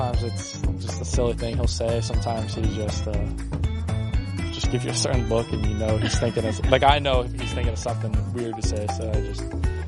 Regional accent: Florida, United States; I grew up in South Florida, so definitely favorite player was Dan Marino.

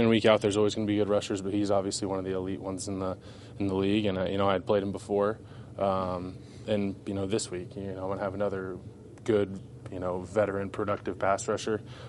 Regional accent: Ohio, United States; I grew up in Ohio, played there

